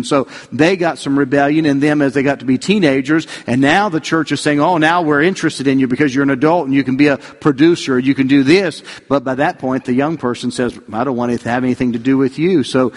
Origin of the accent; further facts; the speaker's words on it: West Virginia, United States; Well, I grew up in West Virginia, and much of the landscape is like here, a lot of country roads and a lot of little churches around in different areas.